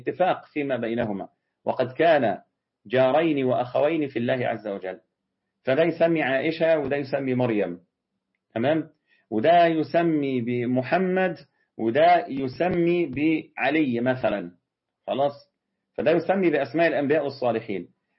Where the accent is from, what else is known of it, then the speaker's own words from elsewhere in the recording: Egypt; وساعات طبعا عندنا في مصر بيقولوا رتاج.